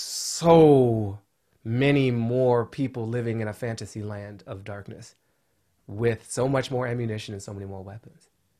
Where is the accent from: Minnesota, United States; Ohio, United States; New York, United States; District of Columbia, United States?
District of Columbia, United States; Washington; I was born in 1977. I grew up in Columbia Heights in Washington, D.C.